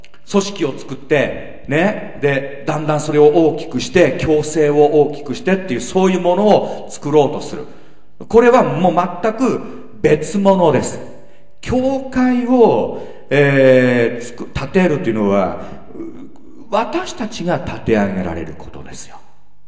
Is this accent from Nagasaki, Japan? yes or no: no; Omori, Tokyo, Japan; born there; 私の親っていうのは、大森で所帯を持ちましてですね、田舎から出てきて、で、大森で私も生まれたんです。